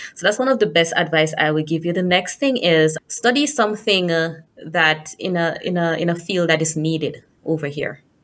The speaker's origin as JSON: {"language": "English", "country": "Jamaica", "said": "I'm Jamaican and we love Clarks."}